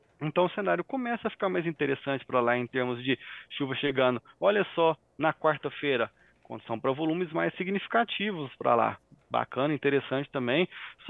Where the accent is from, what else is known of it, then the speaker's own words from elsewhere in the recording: Minas Gerais, Brazil; Ah, eu, como mineiro, deveria conhecer onde fica esse município